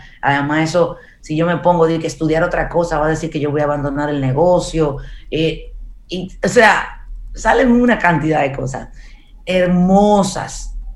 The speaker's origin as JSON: {"language": "Spanish", "region": "Distrito Nacional", "country": "Dominican Republic", "tie": "born or raised there", "said": "yo crecí en Gaspe"}